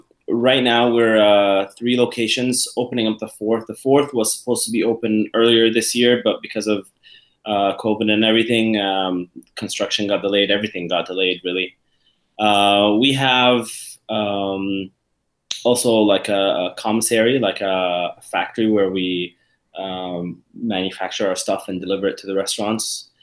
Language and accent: English; Egypt; now in Canada; after the revolution, we just hopped on a plane and came to Canada. We're originally Canadian citizens, but I kind of grew up back in Egypt.